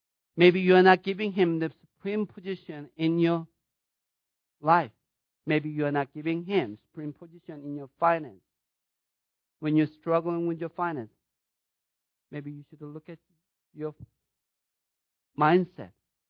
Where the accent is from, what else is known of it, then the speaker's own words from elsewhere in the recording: United States; You see, the American, as an American, as a Gentile, we don't get